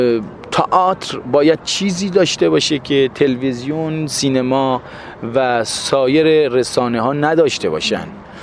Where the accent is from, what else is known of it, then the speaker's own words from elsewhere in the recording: southern Iran, Iran; born there; من در واقع زادگاه من جنوب ایران بوده، خب من با اون فرهنگ بیشتر از هر فرهنگ دیگه آشنا.